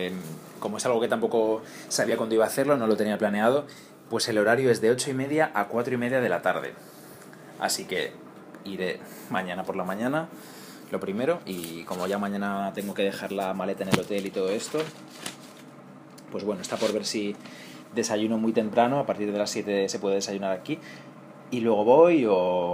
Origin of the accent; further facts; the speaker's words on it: Galicia, Spain; Yo no entiendo mucho de vinos, aparte de mi Albariño y mi Ribeiro, pero de mi tierra.